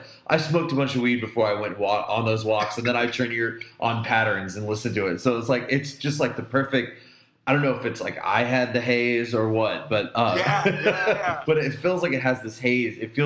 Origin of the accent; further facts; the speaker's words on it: Midwest, United States; those are like both Midwest bands, and I'm from the Midwest.